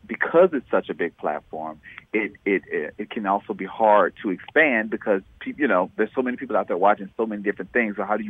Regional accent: Tennessee, United States; moved away as an adult; now in Atlanta, United States; I'm originally from Tennessee, and I moved to Atlanta in 2008

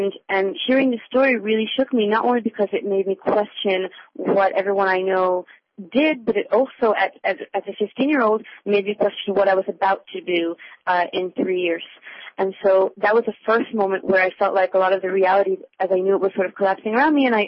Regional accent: Jerusalem, Jerusalem District, Israel; I grew up in Jerusalem, and I was educated in a religious school.

